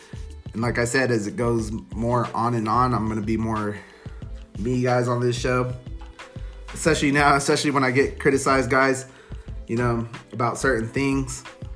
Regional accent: California, United States; moved away as an adult; now in Albuquerque, United States; Me, myself, I'm originally from California. Love California. I'm a very Californian to heart, guys. Born and raised out there for almost 18 years. Didn't move out here until I was 18 to Albuquerque, New Mexico.

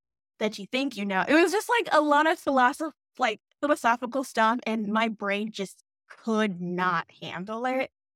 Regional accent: Maryland, United States; So Howard is roughly 45 minutes to an hour outside where I grew up in Maryland.

